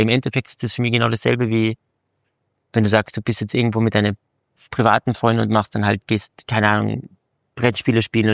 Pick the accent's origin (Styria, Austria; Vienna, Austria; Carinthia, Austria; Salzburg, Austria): Carinthia, Austria; ich bin aus dem Land, bin von Kärnten